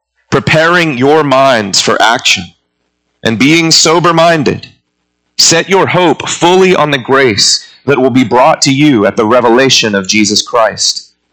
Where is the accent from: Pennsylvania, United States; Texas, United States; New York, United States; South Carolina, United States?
Texas, United States; Now, as a Texan, it pains me to have to tell you what I'm about to have to tell you.